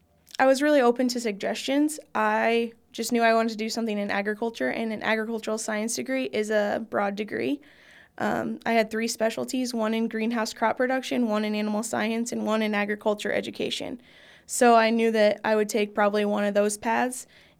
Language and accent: English; United States; I was from Marion County. I showed in Marion County.